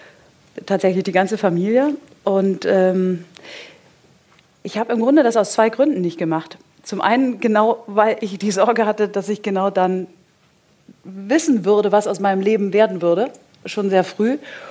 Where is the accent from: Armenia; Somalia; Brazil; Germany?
Germany; Hesse; also born or lived in Mainz; In einem Örtchen in Hessen bei Wiesbaden.